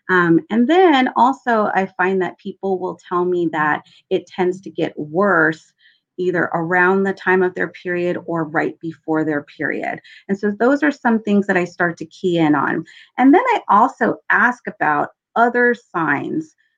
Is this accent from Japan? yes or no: no; California, United States; I'm originally from California and I'm practicing in Southern California.